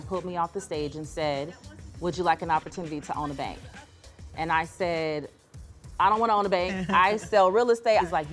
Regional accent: Los Angeles, California, United States; We grew up in South Central LA. So I was a latchkey.

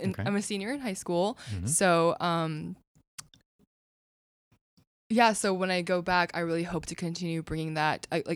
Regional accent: California, United States; I'm from California, so in the United States

